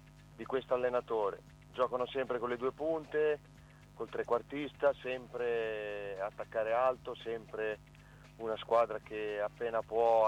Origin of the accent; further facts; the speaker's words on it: Cesena, Emilia-Romagna, Italy; Sono nato proprio a Cesena